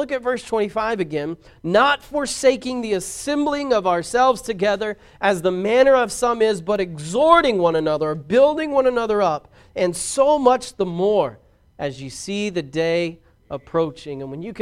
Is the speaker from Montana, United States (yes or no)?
no; Braggs, Oklahoma, United States; also born or lived in Vian; Now, I'm not a very smart person. I grew up in Braggs, Oklahoma. Some of you don't even know where that is.